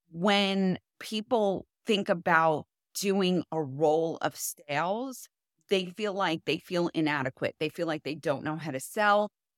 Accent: New Jersey, United States; Yeah, so I grew up in New Jersey

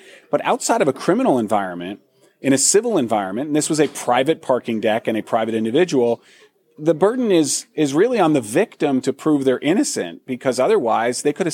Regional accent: Connecticut, United States; moved away; where I grew up in Connecticut. I had a car registered there. I left the state

